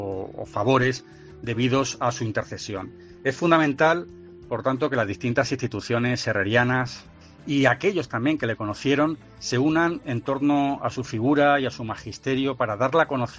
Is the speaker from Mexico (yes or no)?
no; Málaga, Andalusia, Spain; para los que somos malagueños